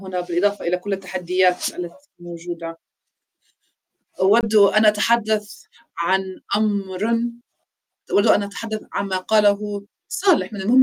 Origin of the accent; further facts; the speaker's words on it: Palestine; وهذا من منظوري أنا من فلسطين